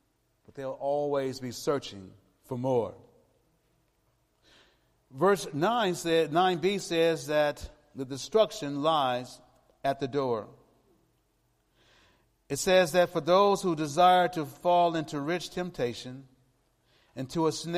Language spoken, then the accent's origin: English; Los Angeles, California, United States; I remember growing up in the Jordan Down housing projects in Watts.